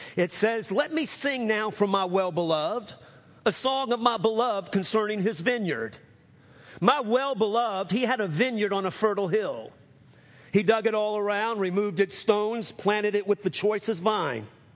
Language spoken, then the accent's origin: English; New Orleans, Louisiana, United States; I know I'm from New Orleans, and I didn't know a whole lot of farmers until I came out here, or ranchers